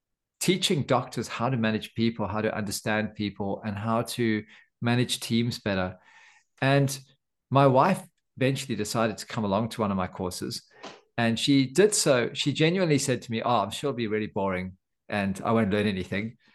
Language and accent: English; South Africa; moved away as an adult; now in Australia; I was born in South Africa, and I grew up actually in apartheid South Africa, which was something of an interesting experience. And then I finished my medical degree there. I moved to Australia quite a lot later on.